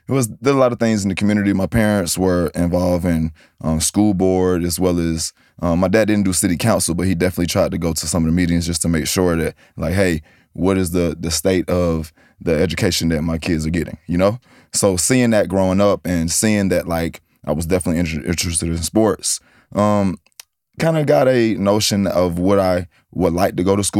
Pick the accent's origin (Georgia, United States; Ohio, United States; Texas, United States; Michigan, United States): Georgia, United States; Riverdale; I'm from Atlanta, Georgia, a south side of Atlanta, Georgia, to be exact, from a small city called Riverdale.